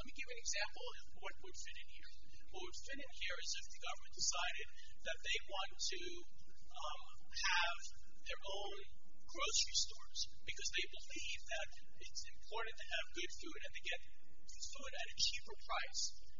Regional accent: New York, United States; I'm originally from New York and I have the same problem.

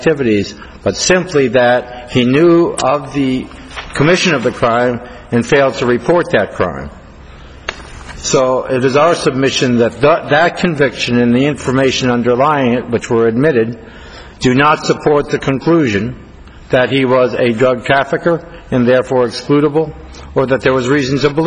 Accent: Tucson, Arizona, United States; I'm from Tucson, Arizona.

